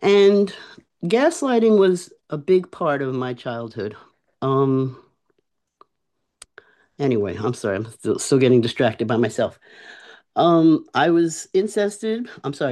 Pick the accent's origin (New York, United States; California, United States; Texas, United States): New York, United States; New York City; New York is a nationality. I was born and raised in New York City.